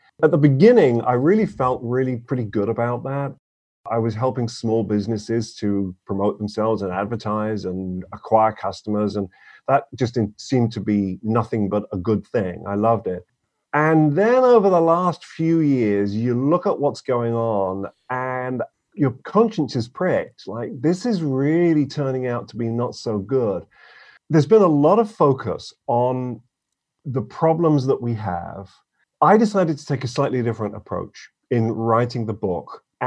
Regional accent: United Kingdom; moved away as an adult; now in United States; I'm originally from Britain, just a minor detail there. I've lived in the States for more than half my life. It's been 27 years at this point. So for the record, I'm a citizen here and I have been for quite a long time.

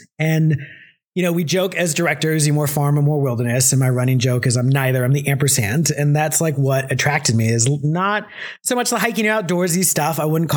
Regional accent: Texas, United States; I grew up in Texas, like very different camps down there, like vacation Bible school sort of camps, very different.

